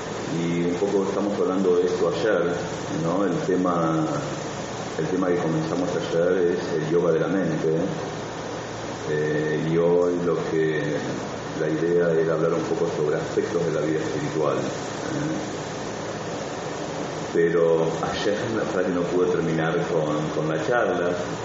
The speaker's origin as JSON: {"language": "Spanish", "country": "Argentina", "also_born_or_lived": "India", "accent": "Argentine", "lives_now": "Orange County, United States", "said": "mi acento es de Argentina, y para que se resume por primera vez, hace más de 20 años que soy monje. Me formé en la India y hace ya van a ser 10 años que estoy viviendo en los Estados Unidos."}